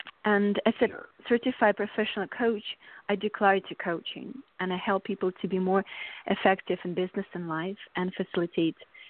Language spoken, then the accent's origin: English; Saint Petersburg, Russia; English is a second language; moved away as an adult; now in United States; I'm originally from Russia, St. Petersburg